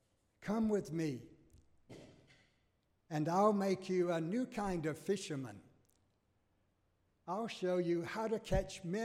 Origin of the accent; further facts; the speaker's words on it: Lake City, Florida, United States; It was August in my hometown of Lake City, Florida, North Florida. Hot and humid.